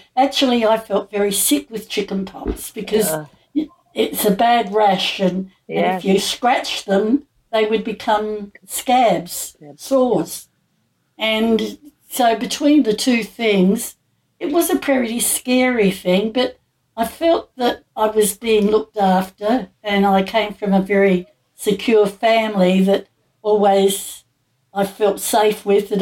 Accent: Adelaide, South Australia, Australia; And one little girl across the road from me died. I came from Adelaide.

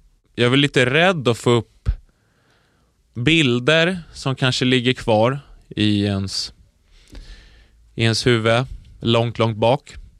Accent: Södertälje, Stockholm County, Sweden; Jag växte upp i Södertälje. Born and raised i Södertälje. Född 1993, 17 februari.

